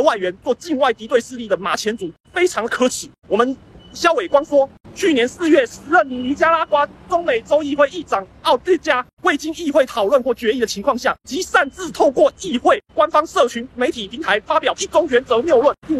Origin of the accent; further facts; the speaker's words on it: Taiwan; 这是我们台湾人趾高气扬的时刻。